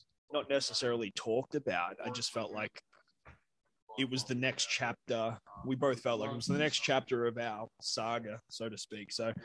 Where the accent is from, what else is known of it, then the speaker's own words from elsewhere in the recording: Australia; I'm Australian. Why would I say it like that?